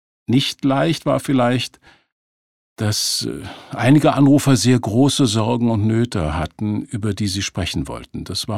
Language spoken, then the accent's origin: German; Berlin, Germany; born there; Ich bin in Berlin geboren